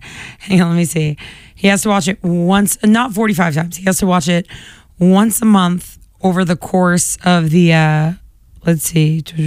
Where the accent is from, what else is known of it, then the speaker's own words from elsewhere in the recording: Quincy, Massachusetts, United States; I remember, you know, I grew up in Quincy.